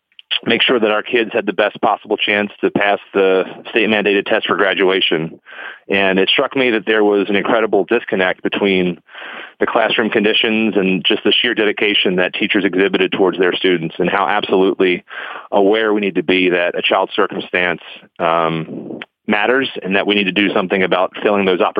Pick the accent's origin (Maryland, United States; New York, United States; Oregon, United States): Maryland, United States; Growing up in Baltimore County, I was the product of the county school system. I remember hearing the blast furnace growing up.